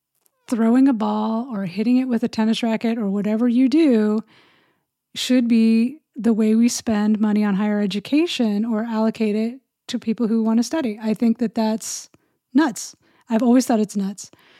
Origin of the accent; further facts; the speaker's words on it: Ohio, United States; now in Los Angeles, United States; And I'm from Ohio. Big, also sports college town.